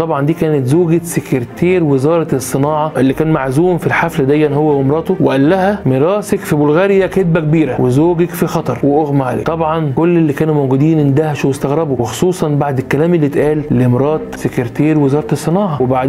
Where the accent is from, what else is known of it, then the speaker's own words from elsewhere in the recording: Egypt; المحرات زي ما بيقولوا عندنا في مصر